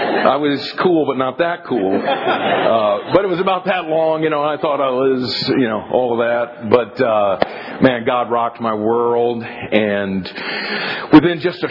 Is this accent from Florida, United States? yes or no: yes; Miami, Florida, United States; I grew up in the wrong side of Miami. I later in life, you know, tell people I'm from Miami, Florida, and they're always like, oh, and I'm like, not that part.